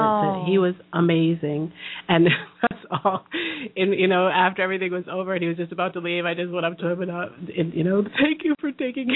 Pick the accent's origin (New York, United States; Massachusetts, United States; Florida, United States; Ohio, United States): Massachusetts, United States; Boston; I grew up in Boston, which has the best medical facilities arguably in the world